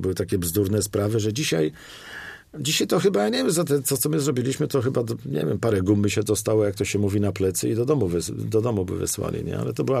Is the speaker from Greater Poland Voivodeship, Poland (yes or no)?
yes; Poznań, Greater Poland Voivodeship, Poland; Ja jestem poznaniakiem przecież.